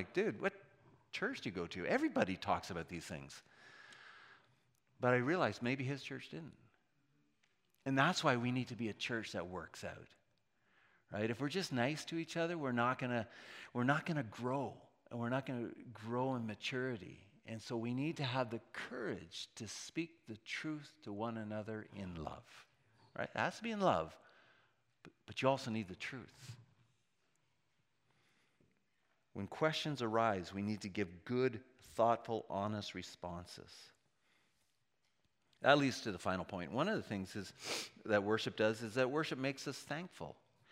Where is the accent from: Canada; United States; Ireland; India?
Canada; On one hand, I think we're too nice. Part of that's being Canadian.